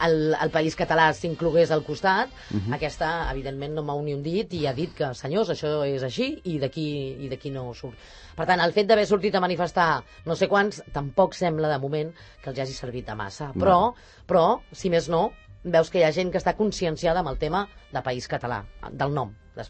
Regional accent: Occitania, France; Nosaltres no som occitans, som catalans

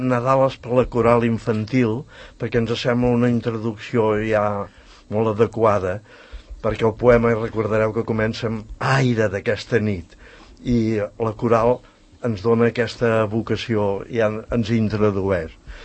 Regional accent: Sabadell, Catalonia, Spain; Jo he nascut i visc a Sabadell, però al carrer Sant Cugat. De tota la vida.

